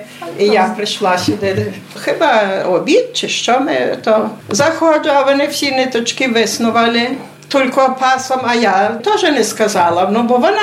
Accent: Warsaw, Masovian Voivodeship, Poland; я з Варшави.

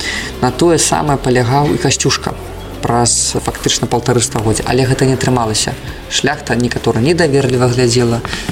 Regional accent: Belarus; now in Poland; не здарма ми живемо в Польщі. Одна проблема, що ми, як білоруси, мало використовуємо подобні приклади у своїй історії.

